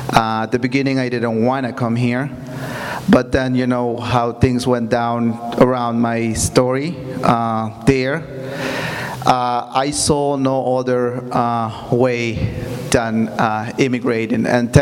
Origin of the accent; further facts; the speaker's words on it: Guatemala; moved away; So, yeah, I immigrated from Guatemala 10 years ago. And I've been here, I've been living down South County for all that time.